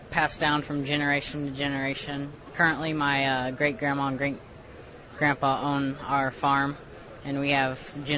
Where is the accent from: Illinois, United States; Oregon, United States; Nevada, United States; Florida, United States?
Illinois, United States; Jerseyville; Well, I grew up here in Jerseyville, Illinois.